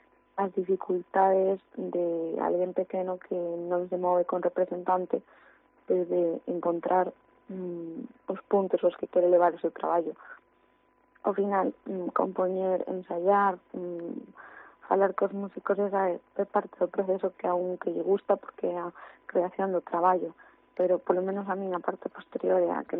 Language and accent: Galician; O Porriño, Galicia, Spain; teño que corrigir, porque son do Porriño, e igual me matan, se escoitan que son Vigo.